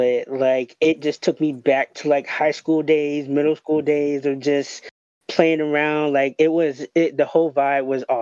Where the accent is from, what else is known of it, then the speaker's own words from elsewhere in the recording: Miami, Florida, United States; I'm also born and raised in Miami, Florida. Currently live in Miami.